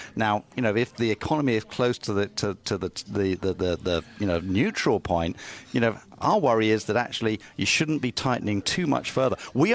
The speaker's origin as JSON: {"language": "English", "country": "United Kingdom", "said": "I'm a Brit."}